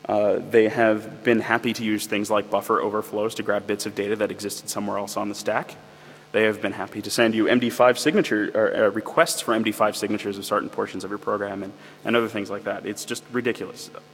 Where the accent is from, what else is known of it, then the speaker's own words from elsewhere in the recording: United States; I guess you can tell I'm from America.